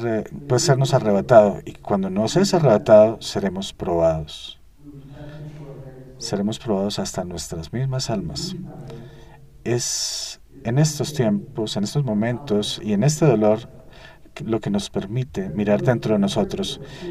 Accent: Texas, United States; yo soy de Texas

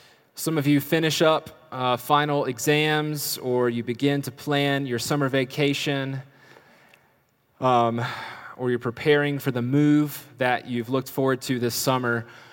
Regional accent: Appalachia, United States; accent: Appalachian; it's going to be difficult for me to not slide into my Appalachian accent talking about country music's bad boy

